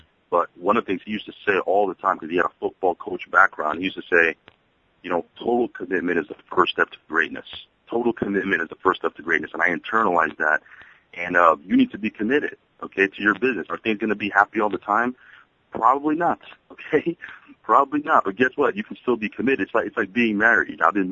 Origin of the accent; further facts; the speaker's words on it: New York City, New York, United States; I'm from New York City, and that's how we talk over here.